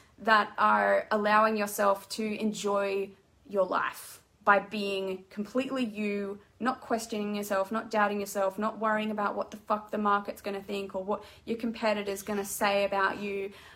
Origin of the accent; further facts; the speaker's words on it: Darwin, Northern Territory, Australia; born there; I was born in Darwin, but I haven't been there for a really long time.